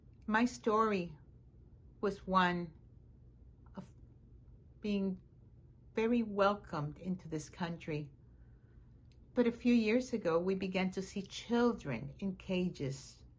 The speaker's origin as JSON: {"language": "English", "town": "Miami", "region": "Florida", "country": "United States", "said": "I never felt that I truly belonged as a Cuban or as an American."}